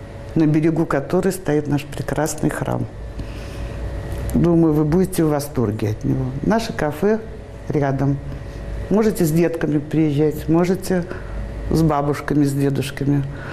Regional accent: Saint Petersburg, Russia; Я питерская.

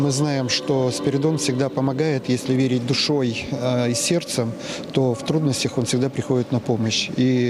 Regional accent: Perm Krai, Russia; Мы приехали из Пермского края.

